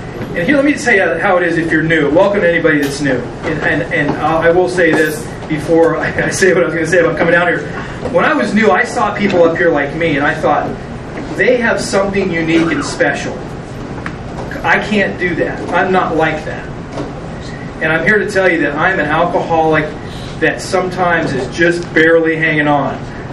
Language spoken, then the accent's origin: English; California, United States; also born or lived in Wichita, Kansas; now in Dallas, United States; I haven't been in Dallas my whole life. I was born in Wichita, Kansas. There are 3 years. And I was three. And we moved to California in 1965.